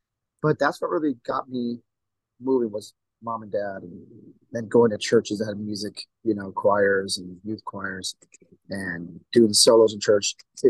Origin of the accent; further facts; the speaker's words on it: Milwaukee, Wisconsin, United States; Born and raised. Yep.